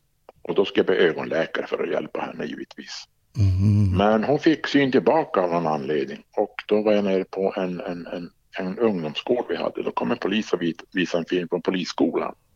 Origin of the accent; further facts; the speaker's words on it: Arjeplog, Norrbotten County, Sweden; Jag är uppvuxen i Arjeplog.